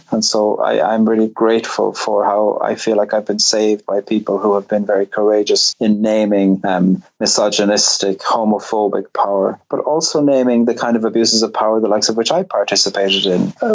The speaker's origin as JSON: {"language": "English", "region": "Munster", "country": "Ireland", "tie": "born or raised there", "said": "I grew up in Cork, about 10 miles from the city, and a village. I think there were 6,000 people when we moved to the village when I was five."}